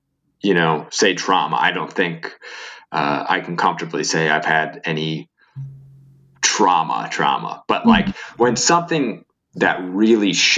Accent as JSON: {"language": "English", "region": "Ohio", "country": "United States", "tie": "born or raised there", "also_born_or_lived": "Florida", "said": "But I grew up in Ohio. And for anybody who hasn't had any kind of brush with the tornado, I lived in Florida for like 7 years"}